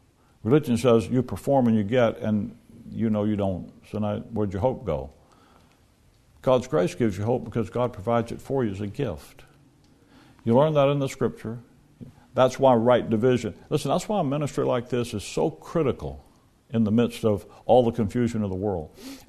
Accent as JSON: {"language": "English", "region": "Alabama", "country": "United States", "said": "Now, we're from Alabama, so that means something to us."}